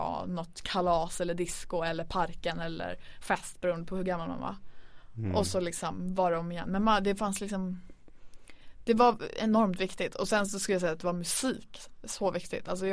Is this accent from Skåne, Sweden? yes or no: no; Örnsköldsvik, Västernorrland County, Sweden; För jag är uppvuxen i Övik också.